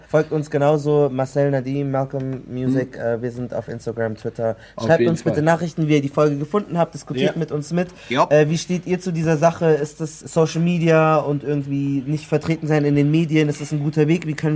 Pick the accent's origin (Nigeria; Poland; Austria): Nigeria; Ich bin ja auch Nigerianer. Und für uns, wenn ich jetzt für uns als Westafrikaner spreche